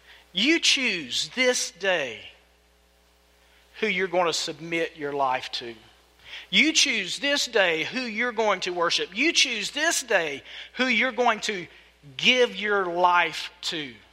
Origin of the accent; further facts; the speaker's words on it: Blakely, United States; I am from Blakely. I like things simple.